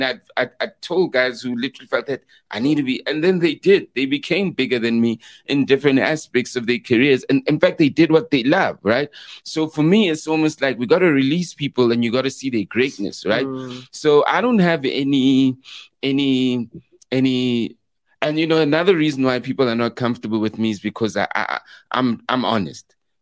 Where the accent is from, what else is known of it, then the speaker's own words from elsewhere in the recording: Katlehong, Gauteng, South Africa; because I'm from Leondale, Katlehong, and I done did what I did and I'm still doing what I'm doing.